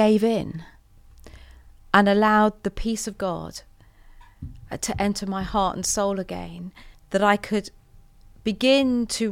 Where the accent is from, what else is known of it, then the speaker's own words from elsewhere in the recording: Weymouth, South West England, United Kingdom; We grew up in Weymouth and Dorset, Portland, Weymouth and Dorset.